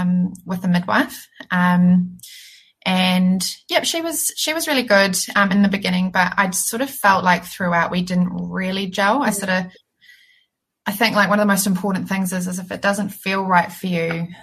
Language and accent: English; Christchurch, Canterbury, New Zealand; I'm from Christchurch.